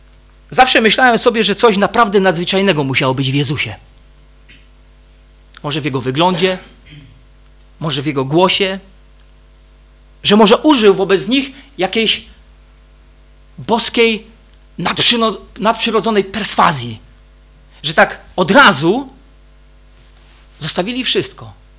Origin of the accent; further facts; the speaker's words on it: Jastrzębie-Zdrój, Silesian Voivodeship, Poland; also born or lived in Warsaw; Oryginalnie to pochodzę z Jastrzębia Zdroju, nie ze zboru twojego taty, ale ze zboru, który prowadził brat Henryk Turkanik. Tam spędziłem 18 lat.